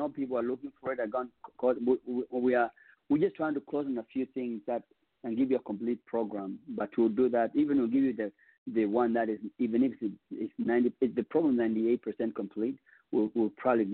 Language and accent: English; Kenya; I'm from Kenya and raised by us as well.